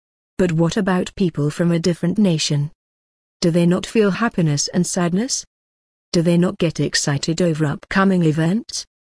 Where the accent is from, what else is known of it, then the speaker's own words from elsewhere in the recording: United States; born there; I am an American. I was born in the greatest land on earth.